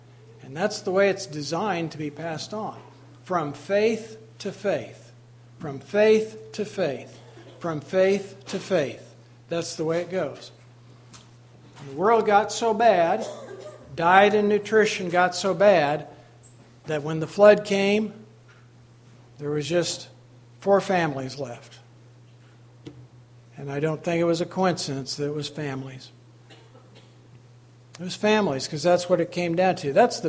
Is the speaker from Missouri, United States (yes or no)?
yes; Missouri, United States; Eric grew up in Indiana. I grew up in Missouri.